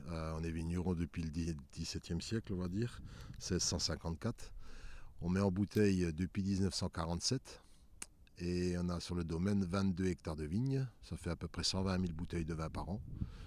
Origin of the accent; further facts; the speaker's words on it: Kientzheim, Grand Est, France; now in Wettolsheim, France; nous, on est de Wettolsheim, mais originaire, on vient de Kinsheim, à côté de Kaisberg.